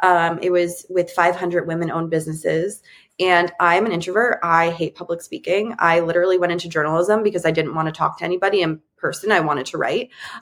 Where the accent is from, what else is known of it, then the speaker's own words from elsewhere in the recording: East Coast, United States; now in San Diego, United States; I also live in San Diego, and I don't like, I have a great network of friends, but I'm from the East Coast originally, and my best friends live across the country.